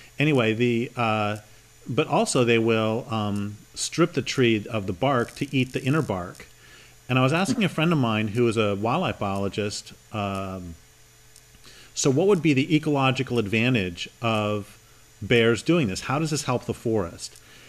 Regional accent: Boulder, Colorado, United States; moved away; As you know, I grew up in Boulder, and I left in 84, 83

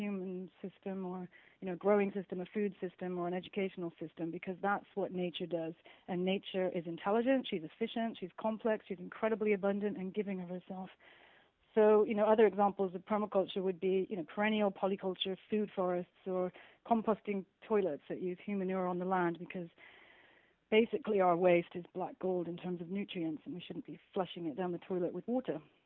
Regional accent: England, United Kingdom; I've been working as an activist, gosh, since I was like 11 or 12, growing up in the Thatcher era in the UK.

